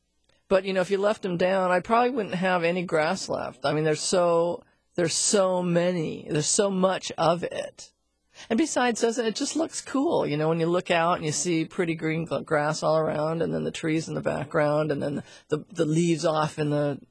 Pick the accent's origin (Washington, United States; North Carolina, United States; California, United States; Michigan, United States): Washington, United States; Seattle; See, I grew up in Laurelhurst, so, you know, all of that area of Seattle is all my stomping grounds and, you know, went through school, all of that.